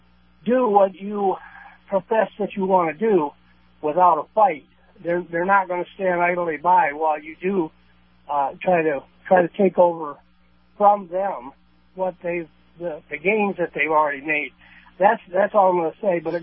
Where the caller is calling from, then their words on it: Sarasota, Florida, United States; I'm calling from Sarasota again.